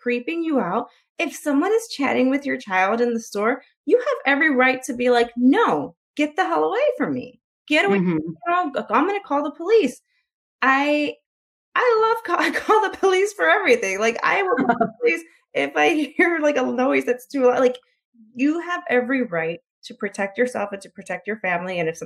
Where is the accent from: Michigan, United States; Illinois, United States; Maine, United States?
Illinois, United States; Chicago; and of course I'm from Chicago, so I live in a city.